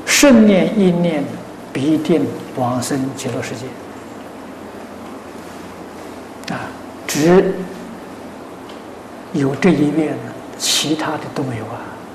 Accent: China; 中国人生活的快乐，他们体会不到啊，这是真的啊，这社会也不一样啊

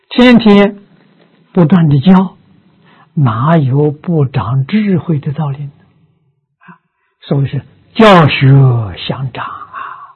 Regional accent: China; 我们中国人不叫磁场，叫气氛

